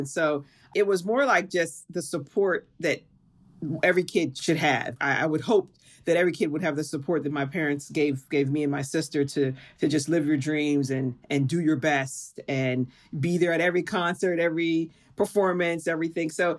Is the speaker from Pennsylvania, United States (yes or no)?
yes; Pittsburgh, Pennsylvania, United States; I was a band kid, self-proclaimed band kid in my beloved city of Pittsburgh.